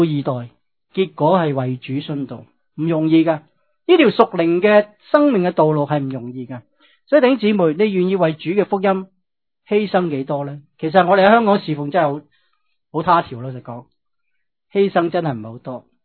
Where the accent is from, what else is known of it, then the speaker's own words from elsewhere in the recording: China; 我哋中国人呢真係要学嘅。